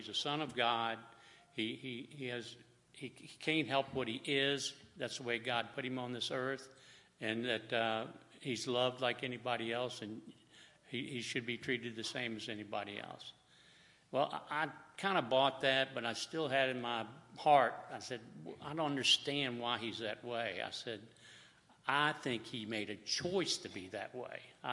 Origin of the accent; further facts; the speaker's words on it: Norfolk, Virginia, United States; born there; I was born in Norfolk, Virginia, and it was during segregation.